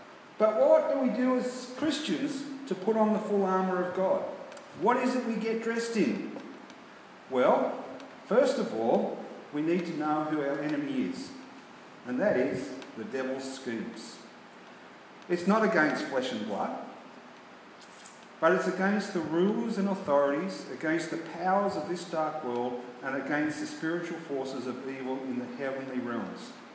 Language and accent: English; Tuggeranong, Australian Capital Territory, Australia; Well, I come from Australia. I come from the ACT. I come from Tuggeranong. I come from Western.